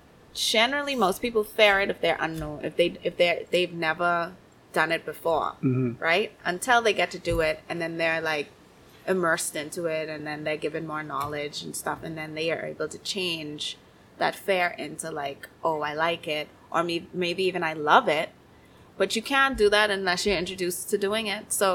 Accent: Miami Beach, Florida, United States; You know why it's called South Beach? I grew up in South Beach.

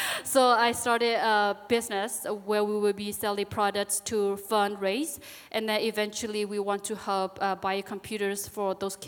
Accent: United States; especially us as American, you know, we get to study, we get to go to the park, we get to go to work, we get to stay with our family

